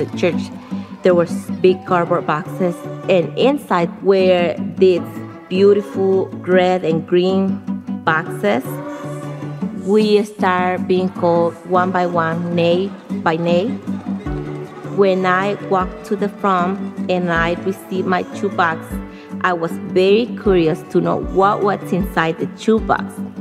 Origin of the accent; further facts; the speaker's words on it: El Salvador; I am from El Salvador, which is the smallest country in Central America, but to me it's the most beautiful one.